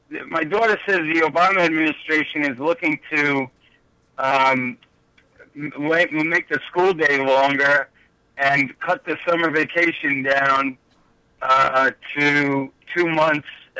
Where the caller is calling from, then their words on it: Patchogue, New York, United States; Hi. I'm also calling from Patchogue.